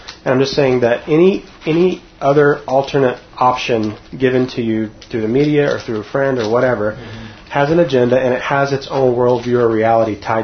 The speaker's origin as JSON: {"language": "English", "region": "Texas", "country": "United States", "also_born_or_lived": "Canada", "said": "I came from Texas to Colorado, and I got that dose. I went from, you know, Texas to Canada, and I got the Americans are the problem"}